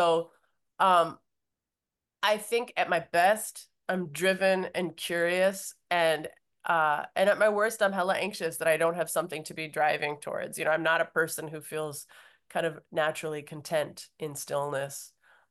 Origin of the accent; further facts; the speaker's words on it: Minneapolis, Minnesota, United States; also born or lived in New York; So I grew up in Minneapolis. And I split my time now between Minneapolis and New York.